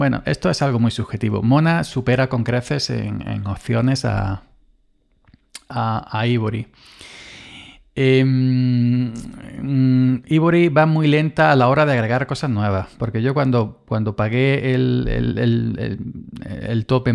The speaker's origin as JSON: {"language": "Spanish", "region": "Andalusia", "country": "Spain", "said": "Hola, soy andaluz"}